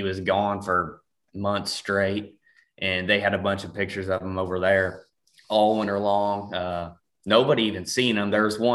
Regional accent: Ste. Genevieve, Missouri, United States; I'm from St. Genevieve, Missouri. I started hunting when I was 7 years old

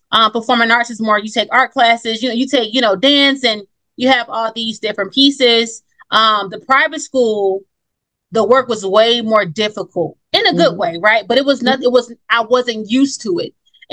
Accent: Detroit, Michigan, United States; I'm from Detroit, Michigan.

